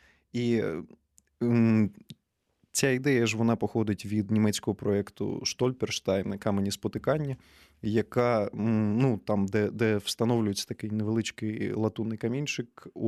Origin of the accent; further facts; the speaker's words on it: Odesa, Odesa Oblast, Ukraine; я одесит сам